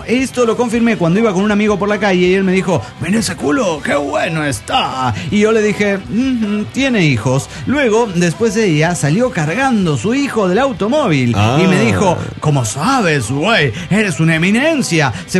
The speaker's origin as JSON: {"language": "Spanish", "town": "Chiapa de Corzo", "region": "Chiapas", "country": "Mexico", "said": "de Chiapas, de Corzo, México."}